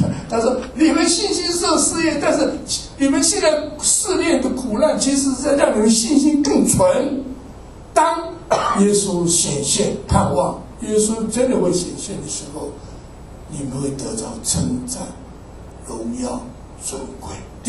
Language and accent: Chinese; China; 我们中国人讲那个问心无愧嘛，对不对？